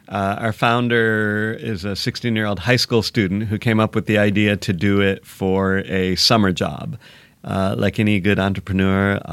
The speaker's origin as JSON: {"language": "English", "region": "Michigan", "country": "United States", "tie": "born or raised there", "also_born_or_lived": "Seattle", "lives_now": "Los Angeles, United States", "said": "No, I grew up in Michigan, but I was in Seattle a long time."}